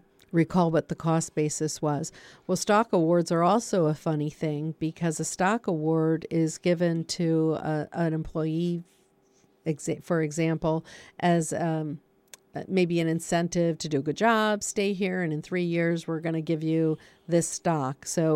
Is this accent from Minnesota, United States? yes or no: no; Michigan, United States; I'm not from here. You know, I'm from Michigan.